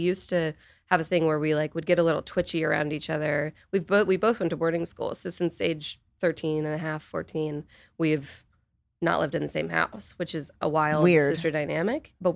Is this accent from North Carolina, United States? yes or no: yes; North Carolina, United States; I'm from North Carolina, so UNC was still in-state